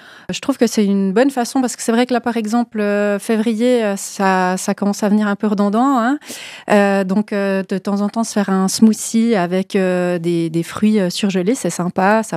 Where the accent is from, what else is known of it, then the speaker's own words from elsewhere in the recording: Switzerland; des fruits et des légumes qui poussent chez nous en Suisse